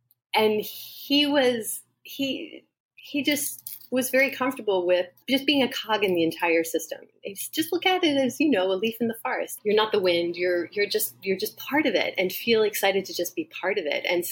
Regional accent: East Coast, United States; So I grew up on the East Coast, and I went to school on the West Coast.

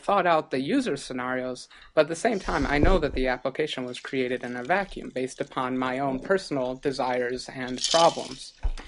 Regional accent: Seattle, Washington, United States; I'm from Seattle, Washington.

